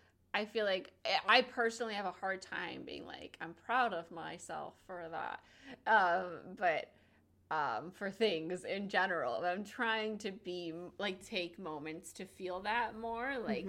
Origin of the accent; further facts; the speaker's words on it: New Jersey, United States; now in Los Angeles, United States; And I moved to Los Angeles and from New Jersey, and that was huge and something that I never thought I would be able